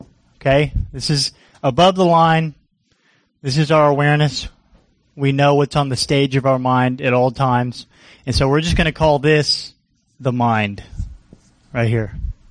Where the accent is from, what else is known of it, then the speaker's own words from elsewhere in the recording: Florida, United States; now in Alaska, United States; Out here in Alaska, I was telling my sister, you know, we're from Florida